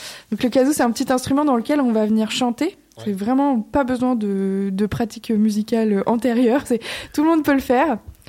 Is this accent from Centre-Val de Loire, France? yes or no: yes; Centre-Val de Loire, France; je suis pas originaire d'ici, je suis originaire du Loir-et-Cher.